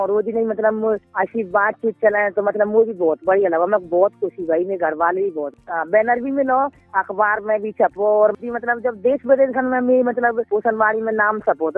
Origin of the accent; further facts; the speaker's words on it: Dalande Khurd, India; मैं दलांदे खुर्द से हूँ।